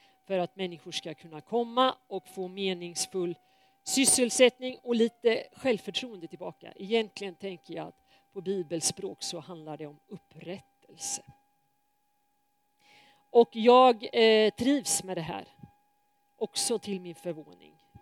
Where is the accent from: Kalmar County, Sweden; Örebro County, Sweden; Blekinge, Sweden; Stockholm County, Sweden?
Örebro County, Sweden; Fjugesta; now in Nora, Sweden; och jag bor i Nora. Jag kommer ursprungligen ifrån Fjugesta trakten i Västernärke där jag är uppvuxen.